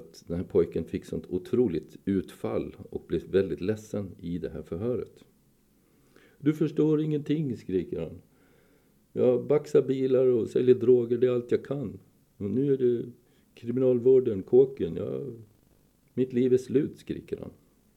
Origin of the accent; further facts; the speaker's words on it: Visby, Gotland, Sweden; Jag är uppvuxen i Visby, en relativt trygg familj och har en bra, vacker miljö på alla sätt.